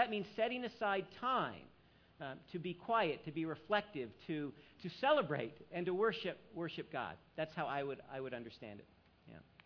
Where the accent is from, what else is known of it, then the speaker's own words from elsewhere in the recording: Alabama, United States; Yeah, yeah, I was raised in Alabama, so we had blue laws in Alabama as well.